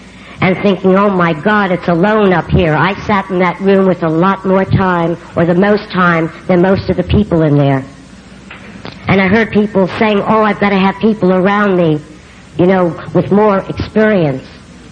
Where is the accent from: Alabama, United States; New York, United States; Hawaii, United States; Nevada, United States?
New York, United States; New York City; born there; accent: New York; also born or lived in California; I was born in New York City. I love those accents. I lived 40 years in California and I can't get rid of my New York accent.